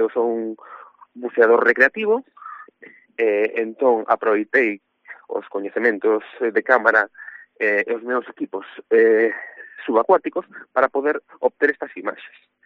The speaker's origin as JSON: {"language": "Galician", "town": "Ribadeo", "region": "Galicia", "country": "Spain", "said": "ambos somos de Ribadeo."}